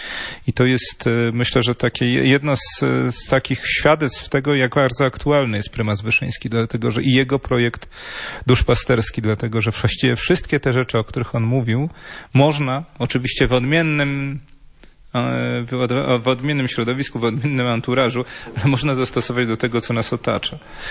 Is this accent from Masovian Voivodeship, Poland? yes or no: yes; Warsaw, Masovian Voivodeship, Poland; Nie miejmy pretensji do tych krakowskich księży, ja mówię jako warszawiak.